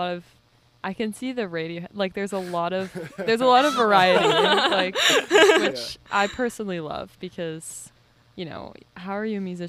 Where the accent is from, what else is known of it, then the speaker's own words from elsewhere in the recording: San Diego, California, United States; I don't know any Spanish, even though I'm from San Diego, which is, like, right by Mexico, but I took German, so I know a little bit of German.